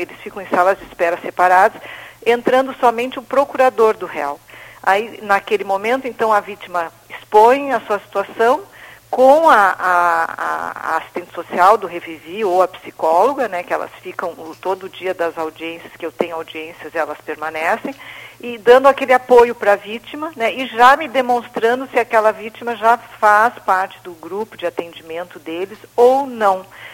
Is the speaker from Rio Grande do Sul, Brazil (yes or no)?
yes; Rio Grande do Sul, Brazil; now in Bento Gonçalves, Brazil; Eu percebi uma diferença muito grande da fronteira oeste, de onde eu vim, para cá, para essa região aqui de Bento Gonçalves